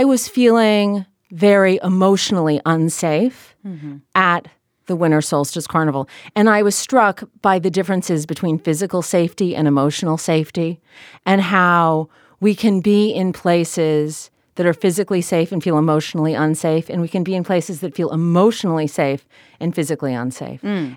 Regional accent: California, United States; when I was growing up in Marin, frequently I didn't feel that I belonged.

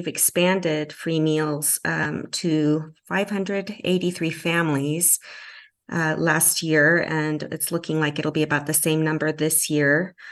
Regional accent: Washington, United States; English is a second language; also born or lived in El Paso, Texas; I was born in El Paso, Texas, and we were a migrant family. My dad had to move to Washington when there was no work there, and he later came and retrieved his family, and that's how we ended up in the Northwest.

